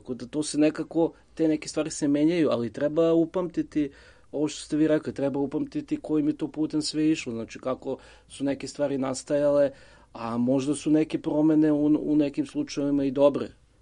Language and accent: Serbian; Vojvodina, Serbia; ili kod nas u Vojvodini, recimo ja sećam kao klinac, da postoje običaj da ljudi maskira